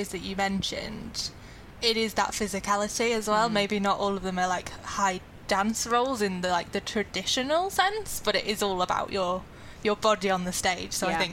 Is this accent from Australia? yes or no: no; Leeds, Yorkshire, United Kingdom; accent: Leeds; It is. You never get to hear my accent on stage, probably because it's, you know, it might not be relevant for every character